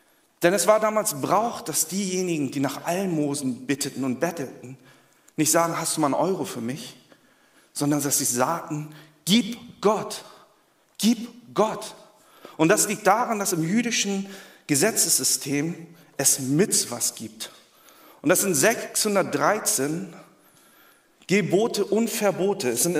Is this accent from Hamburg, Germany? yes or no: yes; Hamburg, Germany; Etwas, was wir als Hamburger, glaube ich, auch oftmals auf unseren Straßen sehen.